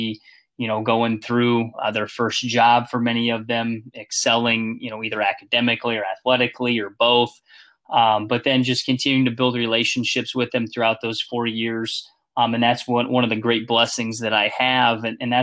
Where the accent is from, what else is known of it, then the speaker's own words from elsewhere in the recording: Omaha, Nebraska, United States; Born and raised in Omaha, Nebraska. Went to the University of Nebraska at Omaha.